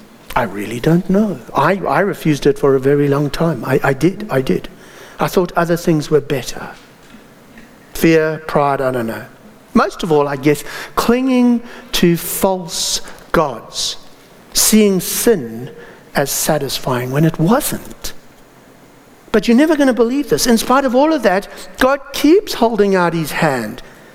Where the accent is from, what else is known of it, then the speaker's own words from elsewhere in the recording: South Africa; sorry, I'm South African, from inland